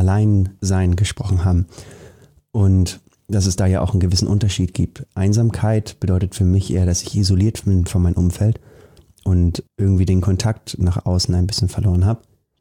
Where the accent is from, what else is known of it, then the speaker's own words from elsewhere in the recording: Germany; born there; Gerade wir beide hier, wir sind in Deutschland geboren, wir haben alle Möglichkeiten, wir haben alles offen.